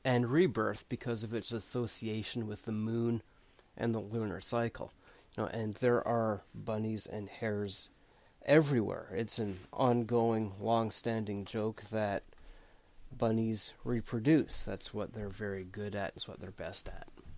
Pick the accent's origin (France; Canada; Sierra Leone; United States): Canada; as a child growing up in Canada